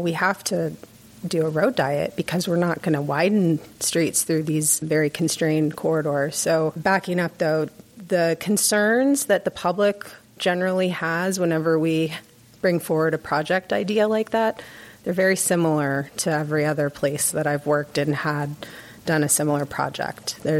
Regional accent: Florida, United States; the South, and I'm from the South, so this is, I'm talking about myself as well. I'm from Florida.

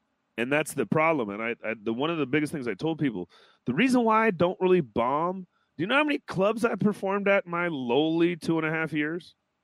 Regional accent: Seattle, Washington, United States; because I grew up in West Seattle. A lot of people there know me as a kid.

